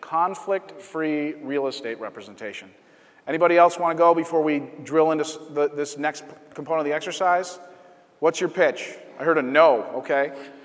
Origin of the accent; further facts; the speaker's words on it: Chicago, Illinois, United States; Sorry, I'm from Chicago.